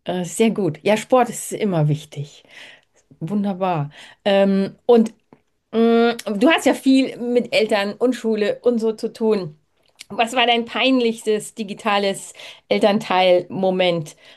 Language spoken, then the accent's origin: German; Erding, Bavaria, Germany; eine liebe Bekannte aus meiner alten Heimat in Erding, aus Oberding.